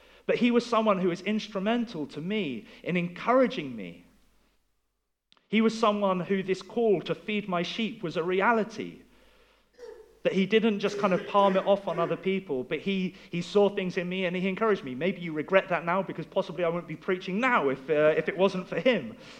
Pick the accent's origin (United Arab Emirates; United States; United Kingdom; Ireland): United Kingdom; Chard, South West England; Some of you will know that this week I went back to Chard, to my hometown, because a man who mentored me when I was growing up had died